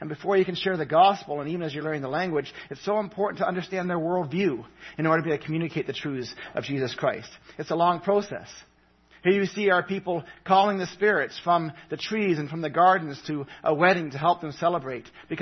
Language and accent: English; Papua New Guinea; I grew up in Papua New Guinea with New Tri's Mission